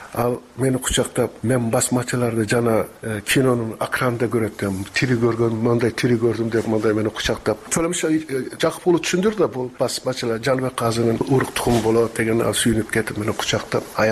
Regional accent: Adana, Turkey; also born or lived in Karachi, Pakistan; Ошол жакта Пакистанда апам менен атам үйлөнүп 1946 жылы Пакистанда Карачи шаарына төрөлгөнмүн.

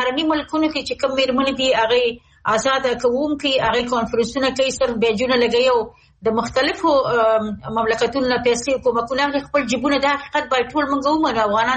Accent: Afghanistan; اول خو الحمدلله موږ خپل افغانان یو اسلامي جامعه لرو

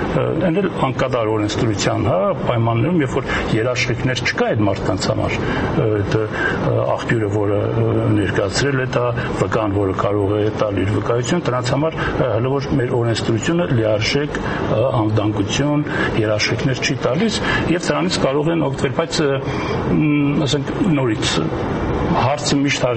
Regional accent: Gyumri, Shirak, Armenia; ես որպես գյումրեցի գիտեմ

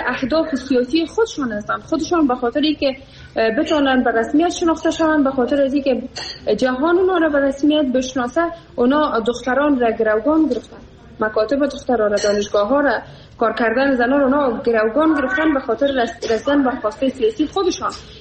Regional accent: Afghanistan; moved away; مایی که بیرون از افغانستان هستیم

